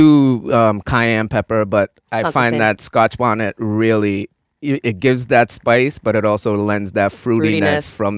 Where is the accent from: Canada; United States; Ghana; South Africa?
Ghana; I grew up in Ghana, West Africa